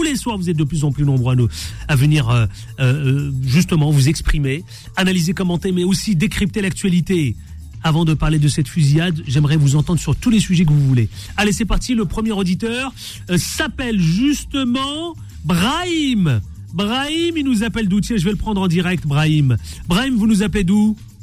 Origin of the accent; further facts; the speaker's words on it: France; born there; Moi, je suis né en France.